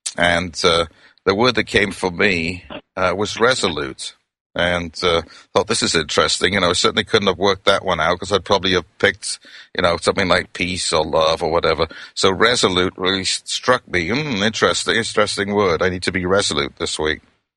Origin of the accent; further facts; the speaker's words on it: Wales, United Kingdom; accent: Welsh; now in United States; I was born in Wales, and I've lived in America now for over 30 years. I still enjoy being Welsh, and I follow rugby, and I love the beauty of the Welsh countryside.